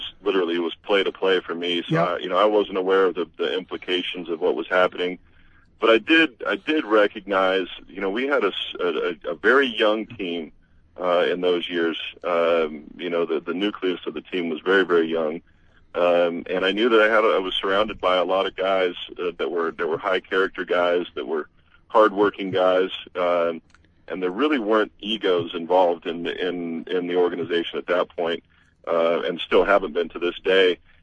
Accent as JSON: {"language": "English", "region": "West Coast", "country": "United States", "tie": "born or raised there", "said": "And so growing up on the West Coast, you know, even if the Patriots were successful, it was not a team I got to see very much."}